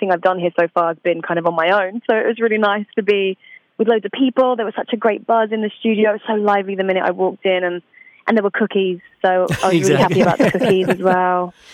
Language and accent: English; East of England, United Kingdom; also born or lived in Essex; So home for me is a little place called Essex in England on the outskirts of London, but I moved from Essex to Suffolk, which is a very quiet county. I used to live on a farm, very quiet and chilled out, you know.